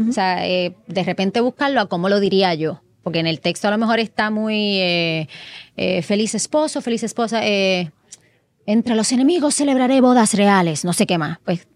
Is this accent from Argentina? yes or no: no; Puerto Rico; yo soy nacida y criada en Puerto Rico, ¿sabes? Yo no nací en Estados Unidos, yo nací aquí, yo me crié aquí, yo estudié aquí, yo me forjé aquí